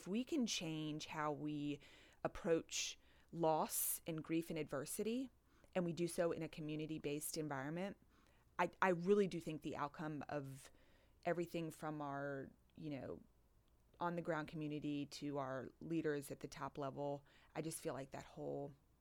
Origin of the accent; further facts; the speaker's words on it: Charlottesville, Virginia, United States; I mean, remember, I grew up in Charlottesville, so I had like Virginia basketball